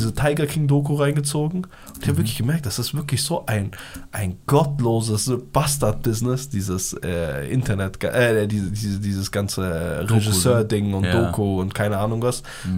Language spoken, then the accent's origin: German; Afghanistan; Genau, bei Pashtunen, also dem Stamm, wo ich herkomme.